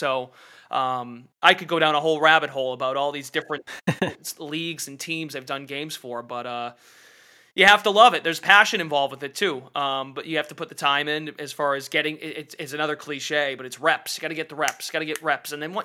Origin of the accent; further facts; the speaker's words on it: Lowell, Massachusetts, United States; I'm from Lowell, Mass originally.